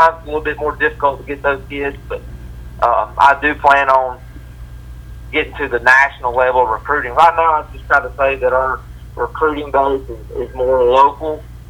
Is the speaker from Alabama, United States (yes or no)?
yes; Oxford, Alabama, United States; and I grew up in Oxford, which is only about an hour from Georgia.